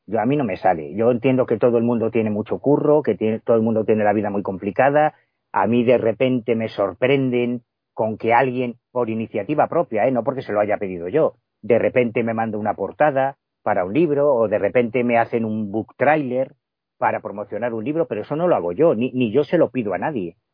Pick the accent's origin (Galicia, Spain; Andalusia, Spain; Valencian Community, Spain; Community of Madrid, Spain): Galicia, Spain; siendo un gallego que creció en los años 80 en la Galicia de la heroína